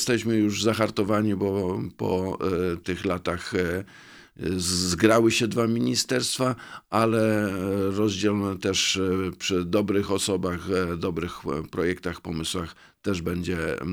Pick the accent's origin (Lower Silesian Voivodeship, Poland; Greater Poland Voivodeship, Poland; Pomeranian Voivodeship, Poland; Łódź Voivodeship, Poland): Lower Silesian Voivodeship, Poland; Świdnica; Z sympatią i troską patrzę na moje rodzinne miasto, także na pewno tutaj będę chciał być aktywny, jeśli chodzi o przyszłość Świdnicy.